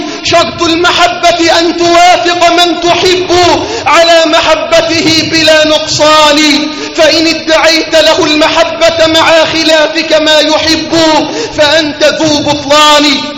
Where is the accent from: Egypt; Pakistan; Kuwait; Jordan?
Egypt; اللهم احفظ بلدنا مصر